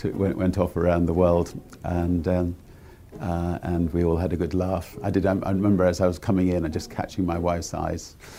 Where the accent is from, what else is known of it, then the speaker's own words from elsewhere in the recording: England, United Kingdom; I'm an English knight, a lady in distress, I'd be happy to do that as well.